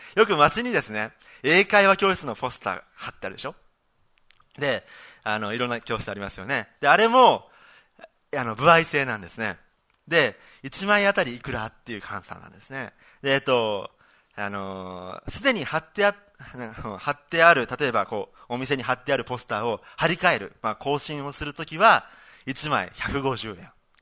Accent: Saga, Japan; 私はですね、私は佐賀県なんですね。佐賀県なので、自転車さえあればどこまでも行けるんですね

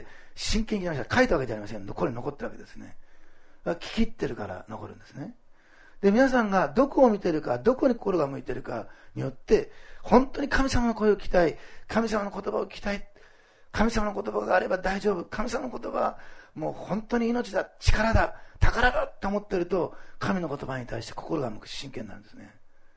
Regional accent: Osaka, Japan; born there; 私、大阪生まれだからね。

